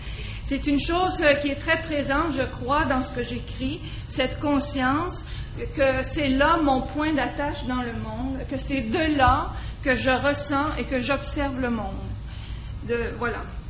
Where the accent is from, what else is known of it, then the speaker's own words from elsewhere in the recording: Montreal, Quebec, Canada; Je suis née à Montréal de parents québécois, tous les deux d'ascendance française. J'ai grandi à Montréal. J'ai fait mes études dans les écoles francophones de Montréal et j'ai vécu toute ma vie au sein de cette culture.